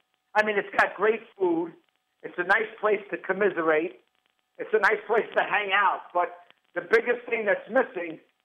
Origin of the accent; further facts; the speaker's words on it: Queens, New York, United States; even though I grew up around Mets fans in Queens